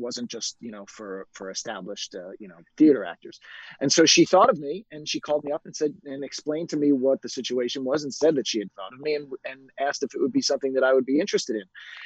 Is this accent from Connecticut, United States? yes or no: no; New York City, New York, United States; also born or lived in Long Island; So I grew up in New York City and on Long Island, and I grew up playing in rock bands.